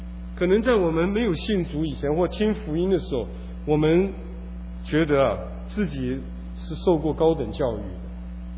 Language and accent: Chinese; China; now in United States; 我们中国人呢、在世界上面是比较谦虚的民族，所以我们到北美来跟别人生活在一起，常常不太习惯。